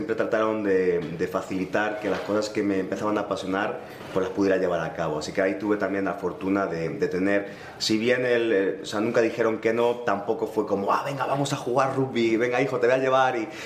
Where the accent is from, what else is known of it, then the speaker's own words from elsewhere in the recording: Madrid, Community of Madrid, Spain; moved away as an adult; ha sido mi única ciudad donde he vivido hasta los 26 años, que emprendí la aventura de irme a Nueva Zelanda, pero soy madrileño, castizo, y bueno, de ahí es mi papá, y mi mamá es de Toledo, que es de una ciudad cerquita de Madrid.